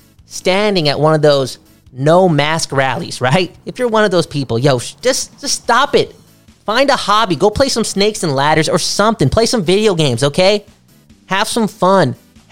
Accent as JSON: {"language": "English", "town": "Green Bay", "region": "Wisconsin", "country": "United States", "said": "I'm allowed to be cheesy because I'm from Green Bay, Wisconsin. I'm leaning into my environment, right? I'm from Green Bay, Wisconsin, the place where they make the best cheese."}